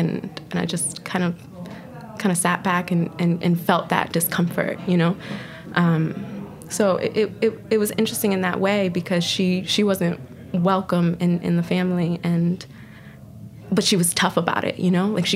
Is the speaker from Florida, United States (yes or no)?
yes; Lantana, Florida, United States; now in Boston, United States; I'm originally from South Florida, a small town called Lantana Beach. And I usually tell people like Palm Beach County, West Palm, because it's so small.